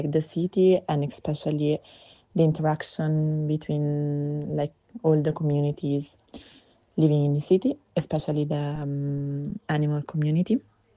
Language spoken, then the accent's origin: English; Rome, Lazio, Italy; English is a second language; I'm from Italy, from Rome.